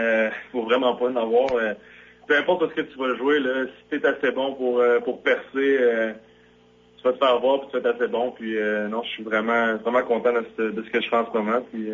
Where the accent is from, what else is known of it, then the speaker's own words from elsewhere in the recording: Canada; Et que, je suis un Canadien, ils sont pas vraiment au courant du côté francophone du Canada